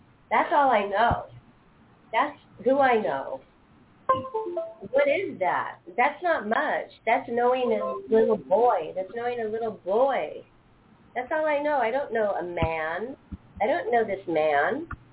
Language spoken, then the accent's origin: English; Seattle, Washington, United States; I'm not from California. I'm from Seattle, Washington, the great Northwest, Johnny.